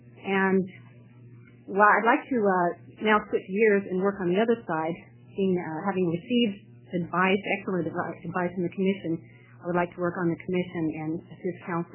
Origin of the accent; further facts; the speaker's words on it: La Grande, Oregon, United States; I'm from La Grande, Oregon.